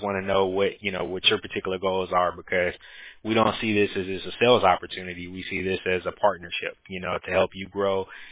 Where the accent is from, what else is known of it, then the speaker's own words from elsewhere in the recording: Atlanta, Georgia, United States; also born or lived in Washington, D.C.; now in Costa Rica; I'm from Atlanta, originally I'm from D.C., but I, you know, moved to Atlanta when I was small. And, you know, currently me and my wife, we actually moved to Costa Rica.